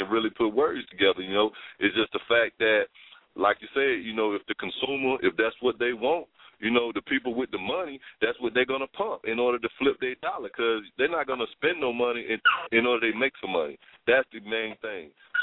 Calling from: Atlanta, Georgia, United States; I'm calling from Northside ATL.

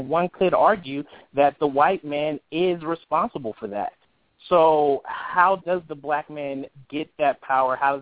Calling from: California, United States; I'm calling from Bay Area, California.

